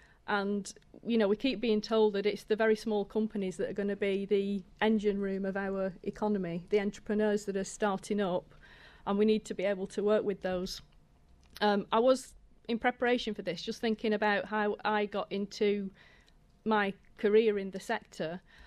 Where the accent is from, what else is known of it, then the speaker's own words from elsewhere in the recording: North West England, United Kingdom; Only that, as you'll know from my accent, I'm not from the East Midlands. I'm from Lancashire. I live near Skelmersdale